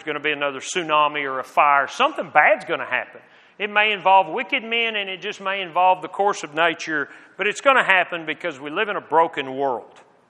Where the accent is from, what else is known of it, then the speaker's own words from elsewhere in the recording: Texas, United States; In where I grew up in West Texas, if you've been around tornadoes at all